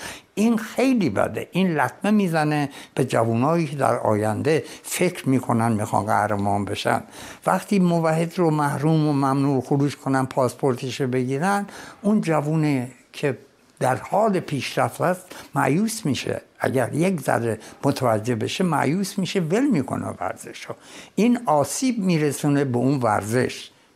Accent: Iran; من اهل ایرانم، من اونجا بزرگ شدم، حامل پرچمش بودم تو میادین بزرگ جهان

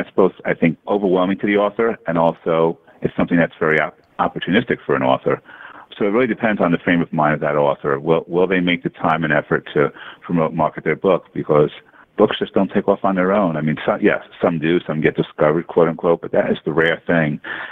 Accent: New York City, New York, United States; When I graduated college, I applied, and I grew up in New York City, I applied to every newspaper and media outlet anywhere in the Northeast area

